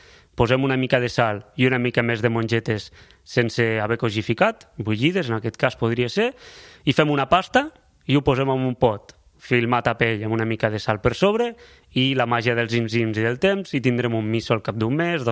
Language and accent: Catalan; Lleida, Catalonia, Spain; soc de Lleida